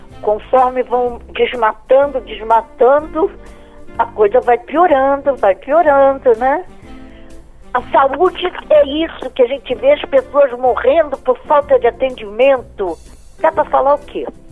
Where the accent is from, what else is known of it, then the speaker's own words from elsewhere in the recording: Rio de Janeiro, Brazil; now in São Paulo, Brazil; eu sou do Rio, cheguei em São Paulo